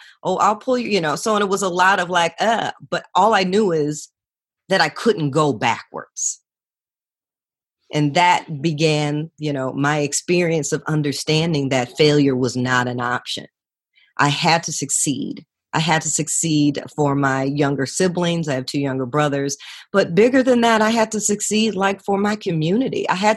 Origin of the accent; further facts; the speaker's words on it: Gary, Indiana, United States; growing up in Gary in the 80s, right?